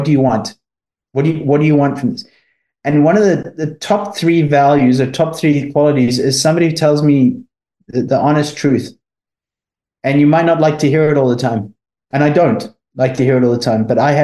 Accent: South Africa; I was brought up in South Africa, so we have a bit of common, speak a bit of Afrikaans

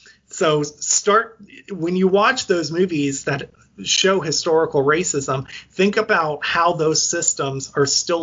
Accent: the South, United States; Girl, I'm from the South.

